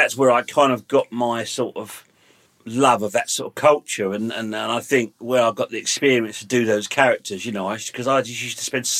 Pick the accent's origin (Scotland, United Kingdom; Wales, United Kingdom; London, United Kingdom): London, United Kingdom; I grew up in London, yeah.